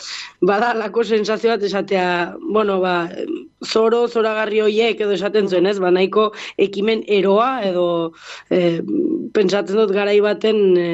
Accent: Leitza, Navarre, Spain; ba aurten Leitzetik gure herritik ez da pasat

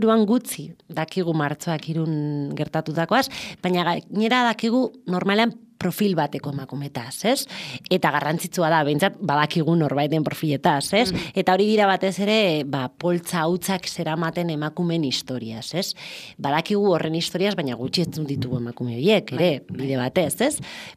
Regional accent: Vitoria-Gasteiz, Basque Country, Spain; ni nire kasu Gasteiztarra naiz, ez?

